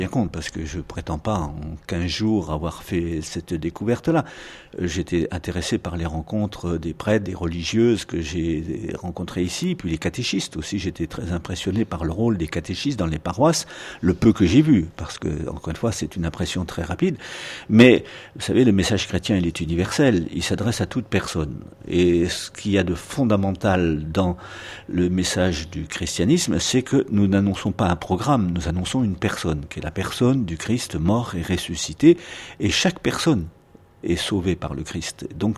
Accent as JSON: {"language": "French", "region": "Normandy", "country": "France", "tie": "born there", "said": "Je suis né en 1944. Je suis né en Normandie, dans la région du Mont-Saint-Michel"}